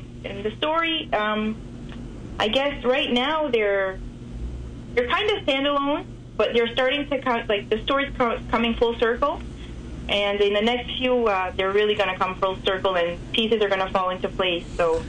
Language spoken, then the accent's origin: English; Bouctouche, New Brunswick, Canada; now in Moncton, Canada; From Bouctouche, yeah.